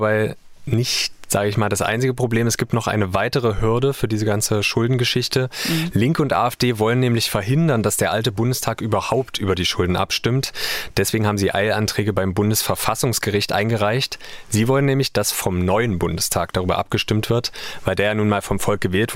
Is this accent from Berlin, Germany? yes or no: no; Halle an der Saale, Saxony-Anhalt, Germany; das waren Menschen aus meiner Heimatstadt Halle an der Saale.